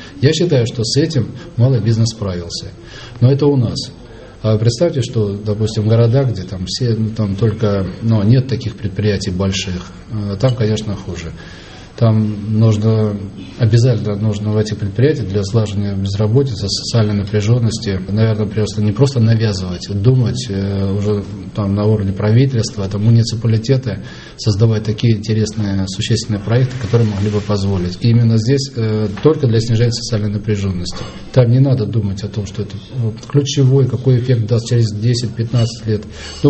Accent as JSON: {"language": "Russian", "town": "Yantarny", "region": "Kaliningrad Oblast", "country": "Russia", "tie": "born or raised there", "said": "Я родился здесь, в Янтарном, и, в общем-то, начало трудовой деятельности, учеба прошла здесь."}